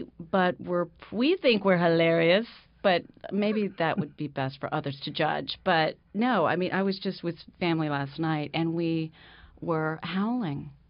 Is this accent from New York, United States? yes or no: yes; Freeville, New York, United States; And I think growing up in Freeville, I always loved movies from the 30s and 40s